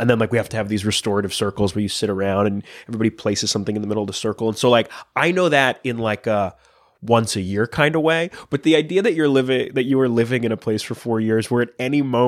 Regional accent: New York, United States; I'm lucky in a certain sense in that I grew up on Long Island.

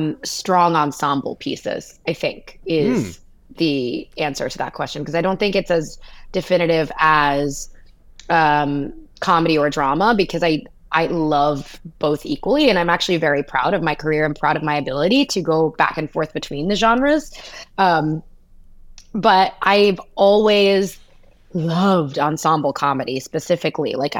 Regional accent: Haiti; first language French; English is a second language; It also helps that I am Haitian, so French was my first language.

